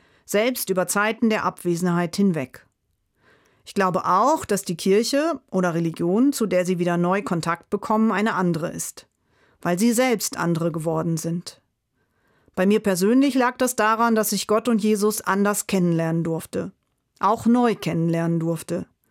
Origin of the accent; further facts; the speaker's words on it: Lower Saxony, Germany; Ich bin im Emsland groß geworden, bin dort quasi klassisch-katholisch sozialisiert.